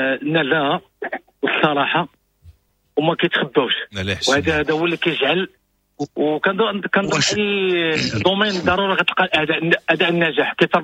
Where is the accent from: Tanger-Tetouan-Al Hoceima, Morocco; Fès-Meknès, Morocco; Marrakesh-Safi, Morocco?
Fès-Meknès, Morocco; Fes; now in Germany; انا هبطت من فاس 92 هبطت بحالي من فاس انا كنت كندير كيت لامانيا تما كنت فاس معيش باقي العائله تما